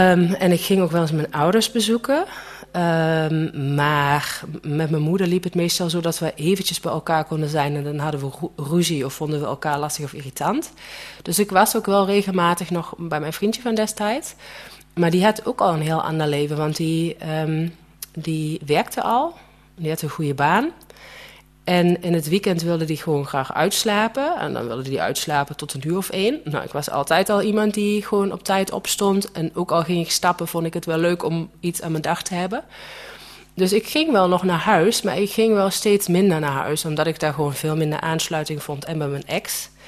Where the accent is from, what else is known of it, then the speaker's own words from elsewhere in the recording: Germany; Dutch is a second language; moved away as an adult; now in Netherlands; ik ben dus opgegroeid in Duitsland, dat hoor je.